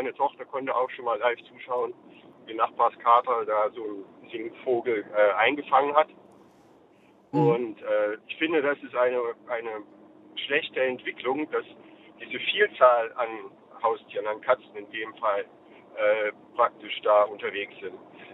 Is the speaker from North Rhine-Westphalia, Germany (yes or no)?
no; Gotha, Thuringia, Germany; Also wir haben in Gotha, wo ich herkomme, oder wir unser Häuschen mit Garten und so weiter.